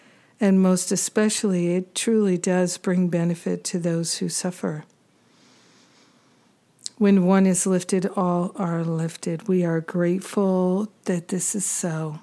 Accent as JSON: {"language": "English", "region": "Rhode Island", "country": "United States", "tie": "born or raised there", "said": "A lot of Catholics growing up in Rhode Island at that time. I don't know about now, but at that time, when I was a kid in the 70s, it was the most Catholic state in the Union"}